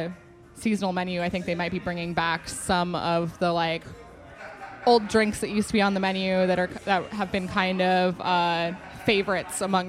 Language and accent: English; New Mexico, United States; also born or lived in New York; now in New Orleans, United States; So I was born in New York, raised mostly in New Mexico. My upbringing was very strange. I was raised in a Sikh community.